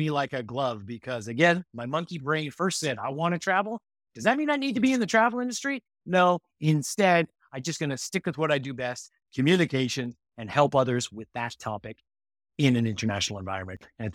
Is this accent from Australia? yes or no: no; Madeira, Portugal; If you came to my hometown, if you came here, I'm located on Madeira Island in Portugal right now.